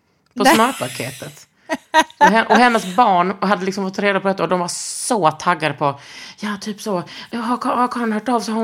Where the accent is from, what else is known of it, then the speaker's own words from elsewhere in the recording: Skåne, Sweden; accent: Scanian; Du menar om jag ökar min skånska?